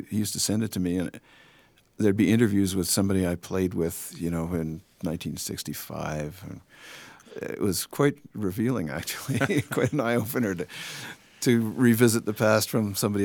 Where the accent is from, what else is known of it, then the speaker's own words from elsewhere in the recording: Canada; now in United States; As a Canadian who lives in this country and I'm here on a green card, I can't vote.